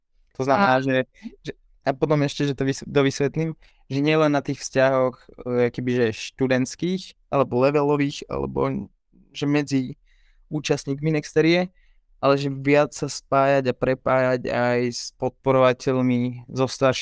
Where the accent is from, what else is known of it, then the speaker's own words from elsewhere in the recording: Žilina Region, Slovakia; odchádzal som vlastne z Oravy